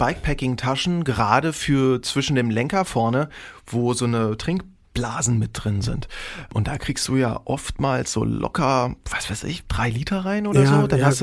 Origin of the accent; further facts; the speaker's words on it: Osterweddingen, Saxony-Anhalt, Germany; Und es ist wirklich meine alte Heimat, ne? Da habe ich mit dem Radsport damals angefangen, auf diesen Straßen da, wo diese ganze Tour gefahren wird.